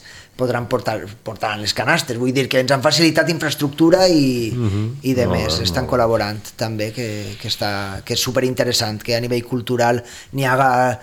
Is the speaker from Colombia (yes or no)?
yes; Colombia; Catalan is a second language; moved away as an adult; now in Spain; Soc de Colòmbia, fa 10 mesos que estic ací i estic fent una excursió per practicar valencià.